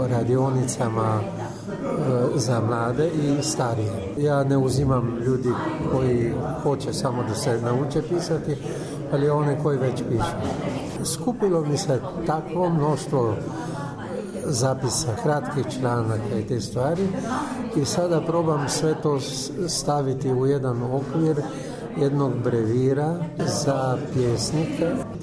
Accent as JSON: {"language": "Croatian", "region": "Carinthia", "country": "Slovenia", "lives_now": "Maribor, Slovenia", "said": "ja nisam iz Maribora, ja sam došao iz Koruške i kad sam došao u Maribor"}